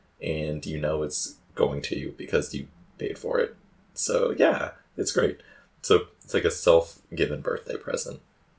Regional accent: Georgia, United States; now in Manhattan, United States; I'm from Georgia, so yeehaw, everybody. Spent a fair amount of my life there, but have lived in Kansas for half of my life now

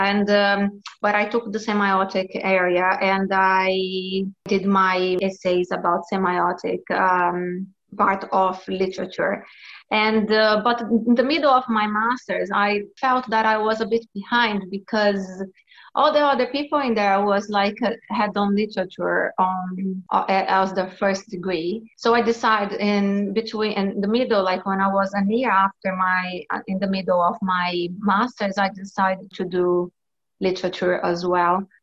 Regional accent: Brazil; first language Portuguese; English is a second language; Because in Brazil, in Portuguese, it's feet fingers. I think because we come from Latin language and then the things are very, very similar.

